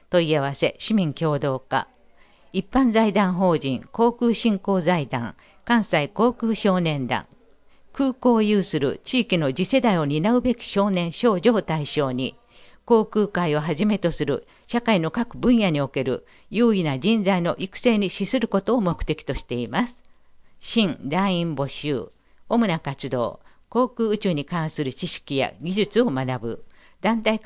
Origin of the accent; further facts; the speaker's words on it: Mongolia; 今回は私の故郷であるモンゴル国で言い伝えられてきた